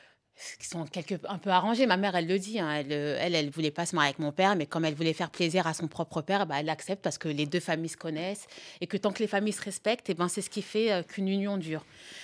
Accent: Paris, Île-de-France, France; born there; Je suis née à Paris, mon père ne savait pas parler français, ne savait ni lire ni écrire le français.

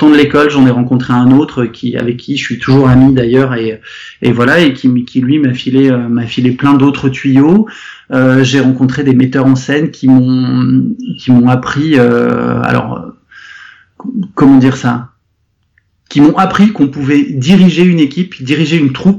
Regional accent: the Alps, France; parce que moi je suis pas du tout de la région, j'ai grandi dans les Alpes

